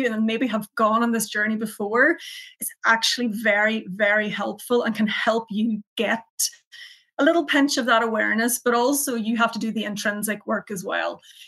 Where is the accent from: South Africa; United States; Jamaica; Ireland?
Ireland; Ulster; now in County Down, United Kingdom; I am from Donegal originally, but I'm based in County Down, so I get the best of both.